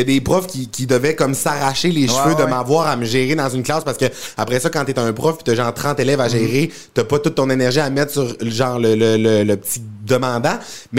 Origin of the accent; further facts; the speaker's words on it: Quebec, Canada; now in Montreal, Canada; Ouais, je suis parti du Saguenay